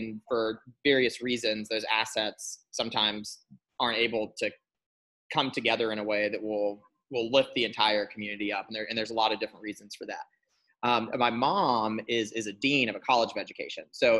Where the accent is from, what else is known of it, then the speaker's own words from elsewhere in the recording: Nebraska, United States; growing up in Nebraska and not having this super traditional background